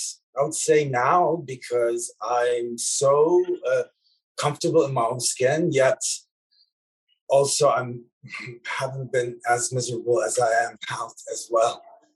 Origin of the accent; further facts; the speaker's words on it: Lebanon; English is a second language; Like me growing up in Lebanon in the 80s